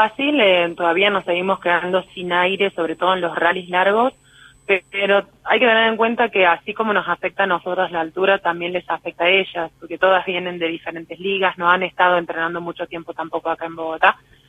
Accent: Córdoba, Argentina; yo soy cordobesa

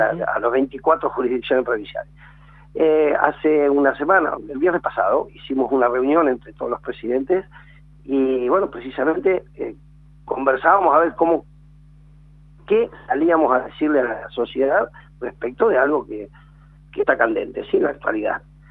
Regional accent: Viedma, Río Negro, Argentina; Yo soy de Viedma

